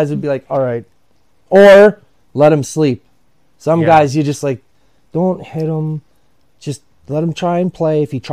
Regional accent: Edmonton, Alberta, Canada; Coached under Gretzky. I grew up in Edmonton.

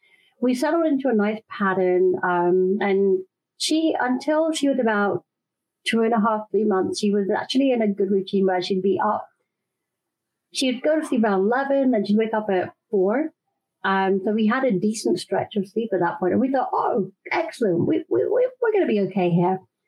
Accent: London, United Kingdom; now in Austin, United States; Yes, I'm in Austin, Texas now, but born and raised in London.

